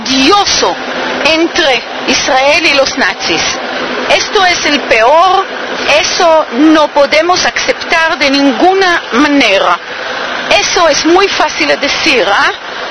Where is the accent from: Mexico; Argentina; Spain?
Argentina; Buenos Aires; born there; cuando fue una niña chiquita, yo nací en Buenos Aires